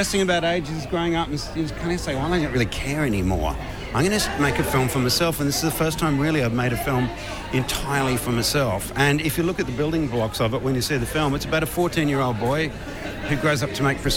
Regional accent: Australia; it's been an embarrassment worldwide to be Australian. I just have been cringing and changing my accent sometimes because the rest of the world have been laughing at us.

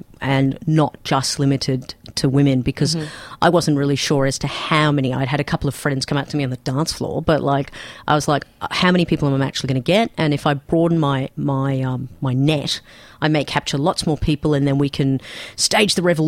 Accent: Pakistan; Like, I come from Pakistan, where it's forbidden by law, you can be put in prison

